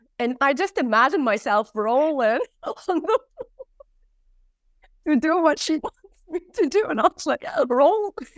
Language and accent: English; Tunisia; also born or lived in -; English was mostly at home, but Arabic and French were the languages I was taught in because I grew up in Tunisia. So I was born and raised in Tunisia, and I grew up speaking these three languages.